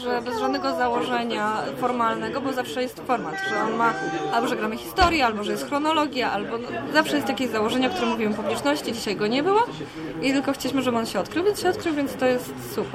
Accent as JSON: {"language": "Polish", "town": "Wrocław", "region": "Lower Silesian Voivodeship", "country": "Poland", "said": "Jesteśmy z Wrocławia."}